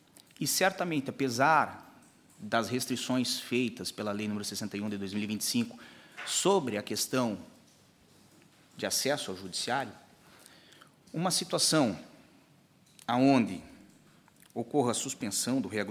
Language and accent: Portuguese; Portugal; eu também sou português.